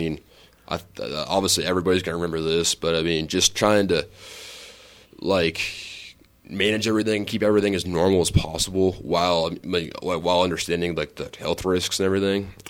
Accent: Kansas, United States; So just kind of growing up in Kansas and, I mean, not necessarily having, like, the same lifestyles down there

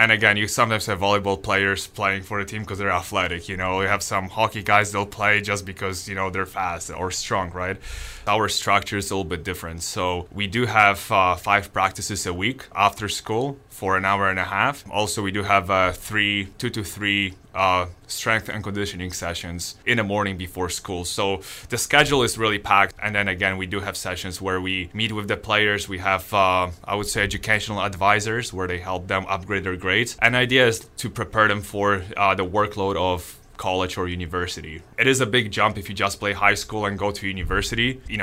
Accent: Poland; English is a second language; moved away as an adult; the biggest challenge for me as a coach was I come from Poland, right? And for me to come here, it's a little bit different culture.

